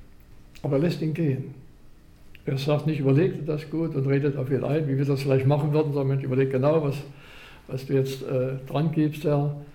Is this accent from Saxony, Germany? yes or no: yes; Chemnitz, Saxony, Germany; ganz spät abend kam eine Taxe aus meiner Heimatstadt Chemnitz